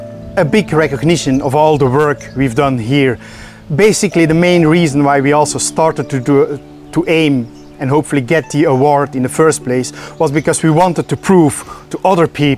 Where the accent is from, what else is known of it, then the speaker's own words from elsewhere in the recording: Belgium; moved away as an adult; now in Ireland; Originally, we're from Belgium, actually, and we moved over to Ireland, I think, about 9 years ago in 2014.